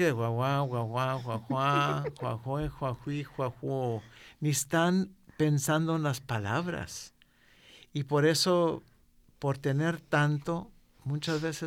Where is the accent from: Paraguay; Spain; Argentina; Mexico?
Mexico; Yo recuerdo otra vez con mis abuelos, y venimos de México, y esto pasó acá